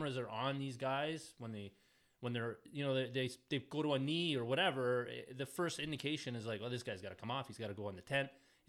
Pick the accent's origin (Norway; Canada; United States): Canada; us being Canadian boys, we got to talk a little bit about hockey.